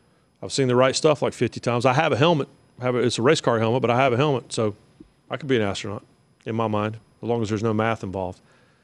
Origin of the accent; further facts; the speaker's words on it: Raleigh, North Carolina, United States; I did grow up in North Carolina. I grew up in Raleigh. I grew up a North Carolina State fan as a kid.